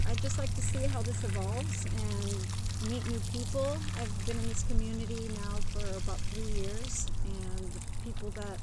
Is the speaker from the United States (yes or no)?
yes; Midwest, United States; I grew up in the Midwest, so dragon fruit is very exciting to me.